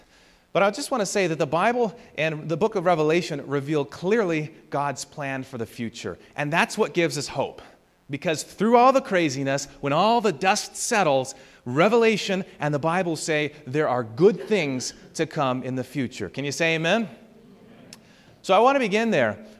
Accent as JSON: {"language": "English", "region": "Washington", "country": "United States", "tie": "born or raised there", "said": "I grew up in Washington State."}